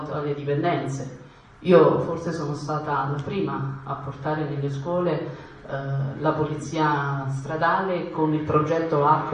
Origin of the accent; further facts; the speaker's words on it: Formia, Lazio, Italy; perché vivo a Formia, sono cresciuta a Formia, amo Formia